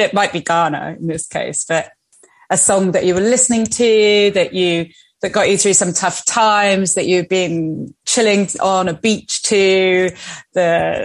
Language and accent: English; Spain; also born or lived in England; I grew up in Spain and we moved there as children